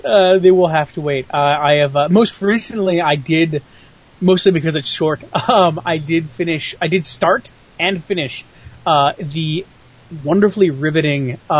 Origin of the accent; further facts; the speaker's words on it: United States; As an American, terrifying.